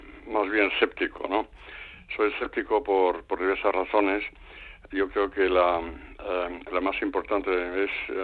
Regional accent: Germany; yo como alemán y como contribuyente aquí en Alemania

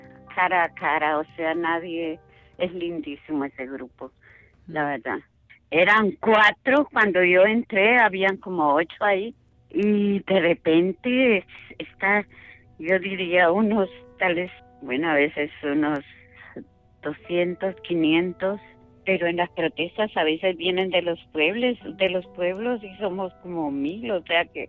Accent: Guatemala; now in Austria; Yo vine en el 76 a Austria. Yo soy de Guatemala

